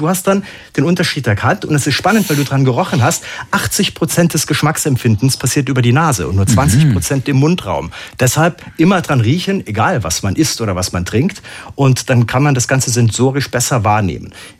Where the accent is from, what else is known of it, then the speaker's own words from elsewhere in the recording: Germany; Ich komme aus der Biernation Deutschland